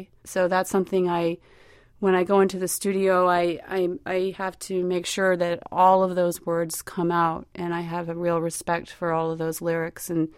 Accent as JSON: {"language": "English", "town": "Berkeley", "region": "California", "country": "United States", "tie": "born or raised there", "said": "I grew up in Berkeley and, you know, kind of came of age in the 70s, kind of a crazy time."}